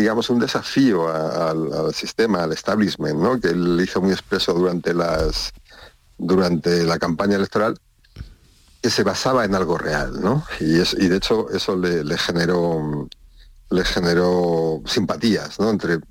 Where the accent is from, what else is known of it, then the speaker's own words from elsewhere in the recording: Spain; este es un problema que tenemos nosotros como españoles